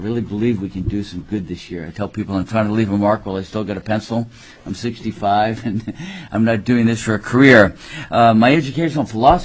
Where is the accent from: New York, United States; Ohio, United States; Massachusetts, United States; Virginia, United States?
Massachusetts, United States; My bio, I was raised on the East Coast. My dad called it Taxachusetts. Spent 13 years in the same school, very secure.